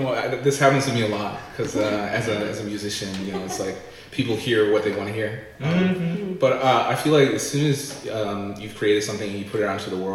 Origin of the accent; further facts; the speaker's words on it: Edmonton, Alberta, Canada; And I'm originally from Edmonton.